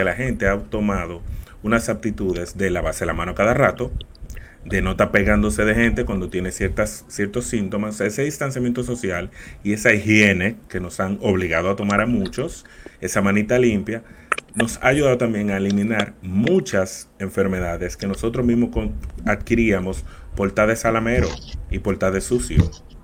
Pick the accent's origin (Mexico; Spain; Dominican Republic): Dominican Republic; Sorry, somos dominicanos, nos gusta cruzón del vecino y coger azúcar y tomar café con el vecino